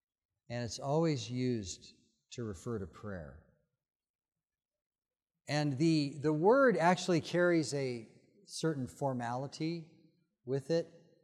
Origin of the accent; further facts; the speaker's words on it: Alaska, United States; born there; also born or lived in Nashville, Tennessee / New Mexico / California; I was born in Alaska before it was a state. And then I lived with my father and mother in Nashville, Tennessee for a year, 2 years in New Mexico, 30 years in California